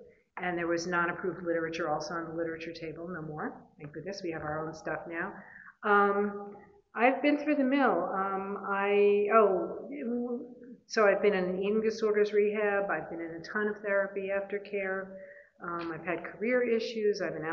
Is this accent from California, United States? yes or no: no; Brooklyn, New York, United States; still a compulsive overeater. I'm from Brooklyn, New York. I'm from Brooklyn, New York.